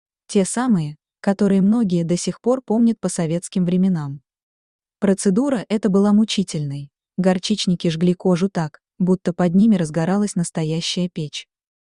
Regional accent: Chișinău, Moldova; Я родился в Кишиневе в 1956 году в семье простых, трудолюбивых учителей.

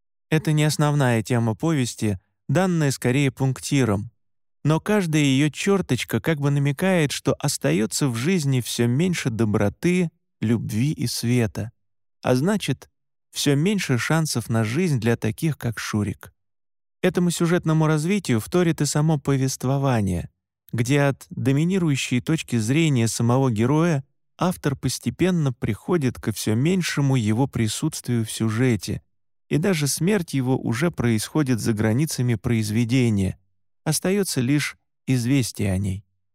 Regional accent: Siberia, Russia; По мере взросления все больше убеждался в том, что именно поэтому я настоящий сибиряк.

